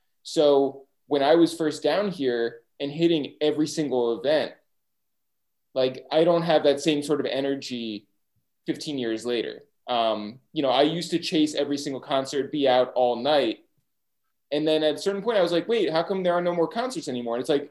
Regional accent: United States; we grew up 30 minutes outside of New York City.

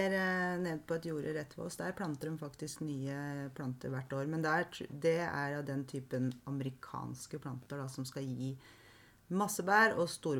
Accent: Lier, Buskerud, Norway; Ja. Ja, hjemme i Lier så det mange, eller var mange jordbærbønder

